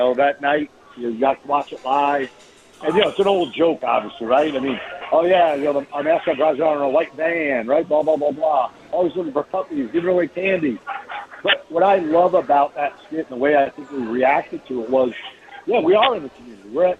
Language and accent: English; New York, United States; also born or lived in Michigan / St. Louis / Tampa / D.C.; growing up in New York, moving to Michigan, St. Louis, Tampa, D.C., and then now here.